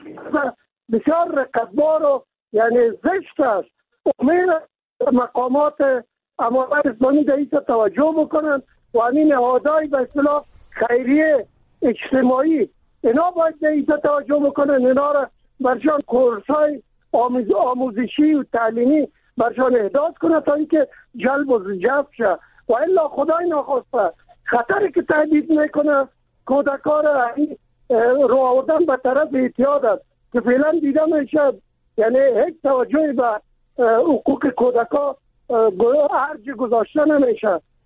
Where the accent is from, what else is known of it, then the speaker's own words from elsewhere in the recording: Kabul, Afghanistan; چون من خودم از کابل هستم